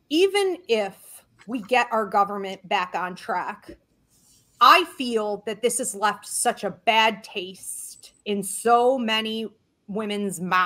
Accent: the South, United States; like in the South, for example, and I'm from the South originally. So like I've been back and forth there, you know, Savannah, Georgia, I mean, deep, right?

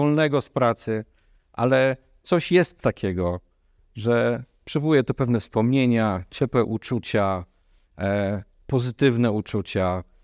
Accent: Głogów, Lower Silesian Voivodeship, Poland; now in Kraków, Poland; jechaliśmy z mojego rodzinnego miasta Głogowa, wracaliśmy do Krakowa

